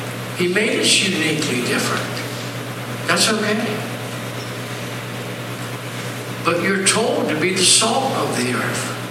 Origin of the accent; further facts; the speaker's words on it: United States; blessed to be in America. I'm so glad I'm American.